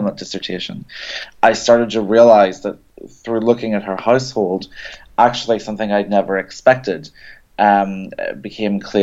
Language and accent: English; Northern Ireland, United Kingdom; I grew up in Northern Ireland and I loved history.